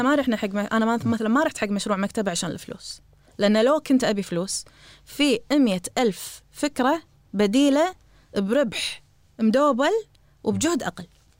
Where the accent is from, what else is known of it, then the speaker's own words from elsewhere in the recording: Kuwait; بس إحنا عندنا بالكويت هو قاعديني من المدرسة، من المدرسة شبه أمي